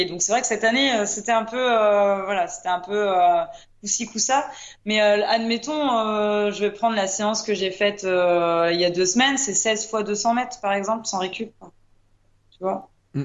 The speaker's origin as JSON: {"language": "French", "region": "Brittany", "country": "France", "said": "Par chez nous, en Bretagne, on a quand même un beau palmarès d'hommes et de femmes qui courent bien."}